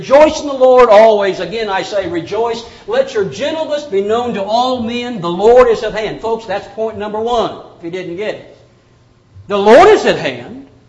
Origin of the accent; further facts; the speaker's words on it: Texas, United States; I was raised in Texas. You know how those Texans are.